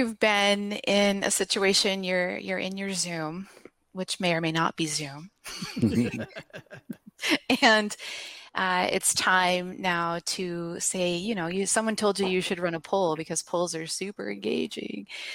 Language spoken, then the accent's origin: English; Rochester, New York, United States; I hail from Rochester, New York.